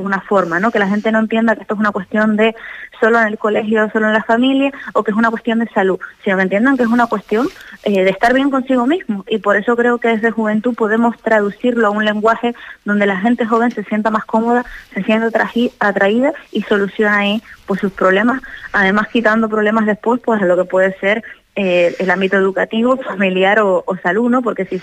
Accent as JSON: {"language": "Spanish", "town": "Los Realejos", "region": "Canary Islands", "country": "Spain", "said": "Yo soy del Realejo, del norte de Tenerife"}